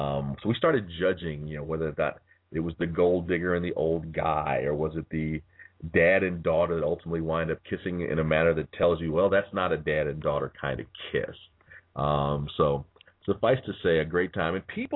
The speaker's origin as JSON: {"language": "English", "region": "Illinois", "country": "United States", "said": "Of course, I'm from Illinois, so that's obviously where I'm going to start."}